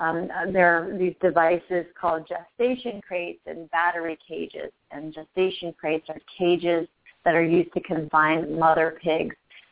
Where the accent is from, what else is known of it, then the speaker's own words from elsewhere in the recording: Virginia, United States; Like Crystal, I was raised eating meat. I grew up in Virginia. My dad hunted.